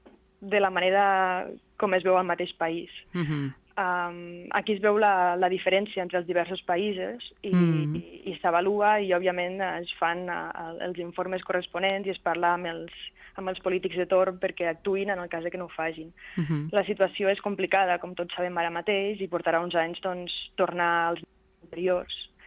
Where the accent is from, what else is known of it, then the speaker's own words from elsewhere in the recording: Catalonia, Spain; I quan et presentes com soc catalana, la primera pregunta que et fan és